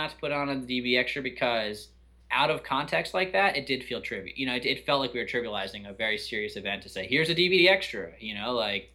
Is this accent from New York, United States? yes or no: no; Connecticut, United States; you know, Chad and I grew up in New England. And so, you know, especially I grew up in Connecticut.